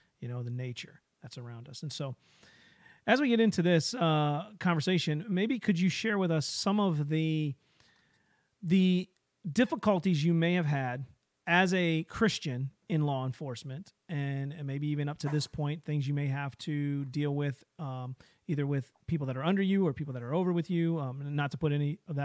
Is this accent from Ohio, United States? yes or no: yes; Elyria, Ohio, United States; I know I'm from the Elyria area, and so we do make it our ways out to Wellington during the summer months.